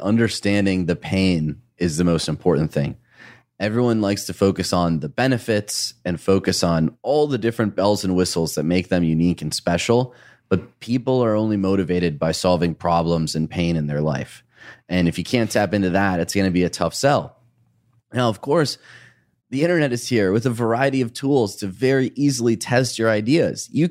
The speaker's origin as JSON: {"language": "English", "country": "Italy", "second_language": "English", "said": "I'm about to start an NGO that's about educating people on a sustainable lifestyle in my home country of Italy."}